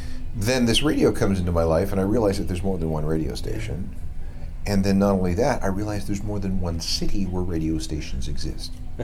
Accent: Winnipeg, Manitoba, Canada; It was October 3rd of 1986 when I arrived. And I came from Winnipeg.

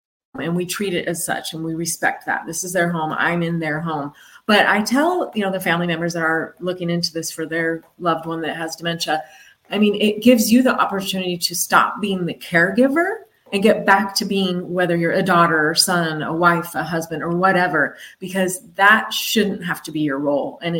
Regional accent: California, United States; we grew up actually on the West Coast in Southern California. So we're all beach people, but I'm like, I can't afford to live in California anymore.

